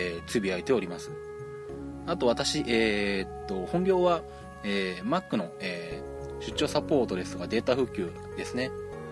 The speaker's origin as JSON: {"language": "Japanese", "region": "Shizuoka", "country": "Japan", "tie": "born or raised there", "said": "あと地元の静岡に関しては"}